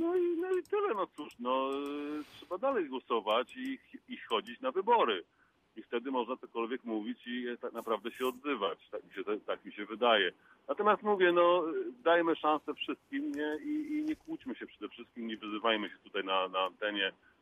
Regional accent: Międzyrzecz, Lubusz Voivodeship, Poland; ale ja jestem z Międzyrzecza w ogóle.

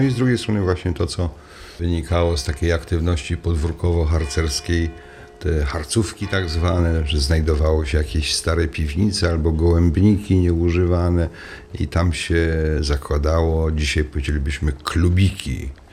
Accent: Zielona Góra, Lubusz Voivodeship, Poland; moved away as an adult; now in Warsaw, Poland; No i w 1964 roku wyjechałem z Zielonej Góry, zacząłem na Uniwersytecie Warszawskim studia chemiczne

